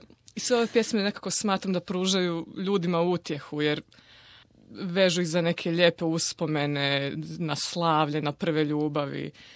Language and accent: Serbian; Croatia; ja sam lično to doživjela kao Srpkinja iz Hrvatske